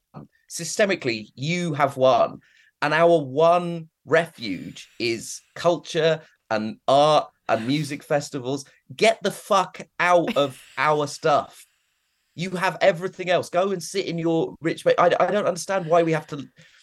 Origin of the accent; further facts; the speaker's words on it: United Kingdom; born there; even though I am British and was born in Britain, I feel somewhere deep in my genes, I hear the sounds of my ancestors laughing their asses off.